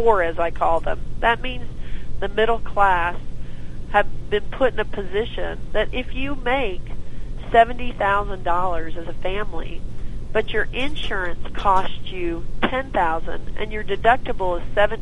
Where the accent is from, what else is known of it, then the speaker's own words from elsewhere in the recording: Texas, United States; I'm from Texas. We are the diabetic capital of the world, you know.